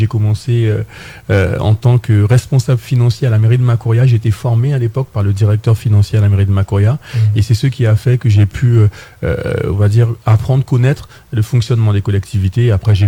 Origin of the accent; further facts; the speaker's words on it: French Guiana, France; parce que je venais de Guyane